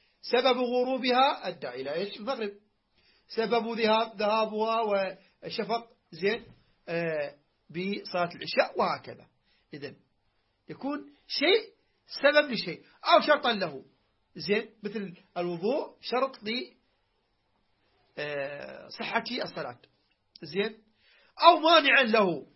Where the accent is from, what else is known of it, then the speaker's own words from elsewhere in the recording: Iraq; accent: Iraqi; احنا عندنا بالعراقي بنتكلم باللهجة العراقية